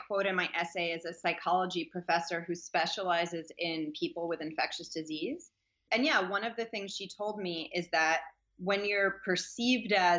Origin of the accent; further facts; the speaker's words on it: Manhattan, New York, United States; my mother's apartment, the apartment where I grew up actually in Manhattan